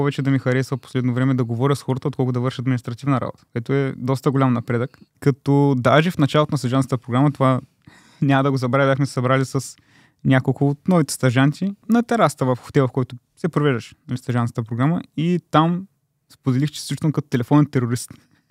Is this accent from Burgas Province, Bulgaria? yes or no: yes; Burgas, Burgas Province, Bulgaria; от Бургас съм на 22 години, като допреди да започна съдържаната програма в БОК, учих за софтуер инженер в Пловдив.